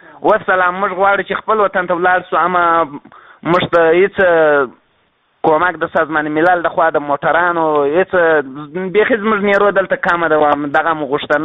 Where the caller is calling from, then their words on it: Mashhad, Razavi Khorasan, Iran; موږ په مشهد کې یو، موږ نیت لرو چې د خیر سره ولاړ افغانستان ته.